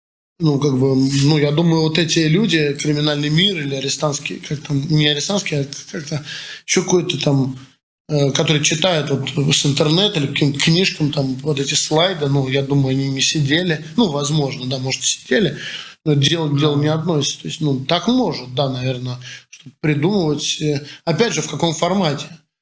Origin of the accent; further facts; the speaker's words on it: Moscow, Russia; я как человек москвич